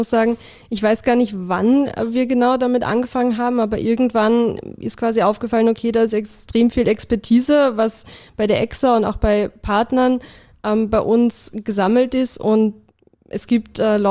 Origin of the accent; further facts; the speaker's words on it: Viersen, North Rhine-Westphalia, Germany; moved away; Richtig, ja, da, wo ich aufgewachsen bin.